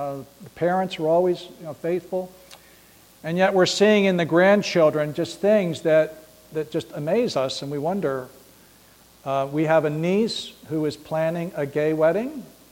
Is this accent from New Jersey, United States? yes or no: yes; New Jersey, United States; It's always interesting for me to head back to the home country, up where both Debbie and I were raised in New Jersey.